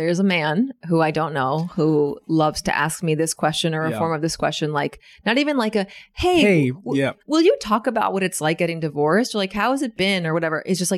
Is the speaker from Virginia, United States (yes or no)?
no; California, United States; yeah, I'm from California.